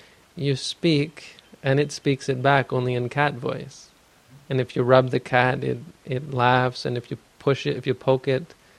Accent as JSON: {"language": "English", "country": "Canada", "said": "I'm from Canada, so we have a big hockey tradition up there"}